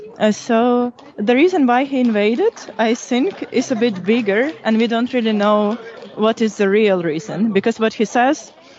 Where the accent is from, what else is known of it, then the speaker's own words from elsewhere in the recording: Ukraine; moved away as an adult; also born or lived in Kyiv; now in London, United Kingdom; I'm from Ukraine. I used to live in Kiev, but I moved to London 4 months ago because of the invasion.